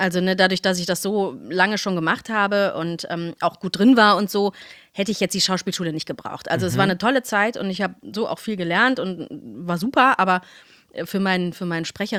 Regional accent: Cologne, North Rhine-Westphalia, Germany; Ich bin in Köln geboren, aufgewachsen.

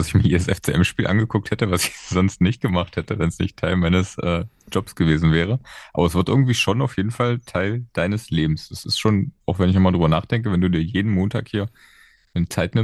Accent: Magdeburg, Saxony-Anhalt, Germany; Ich bin ja Magdeburger

